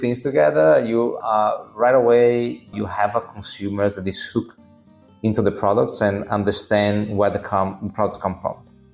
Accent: Veneto, Italy; I'm from the Prosecco area

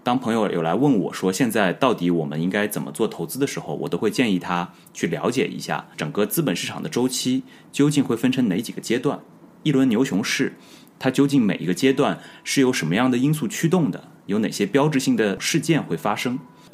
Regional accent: China; 这也应了我们中国人习惯的叙事逻辑

